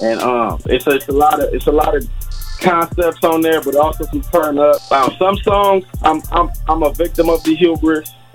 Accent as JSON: {"language": "English", "town": "Compton", "region": "California", "country": "United States", "tie": "born or raised there", "said": "I grew up in Compton."}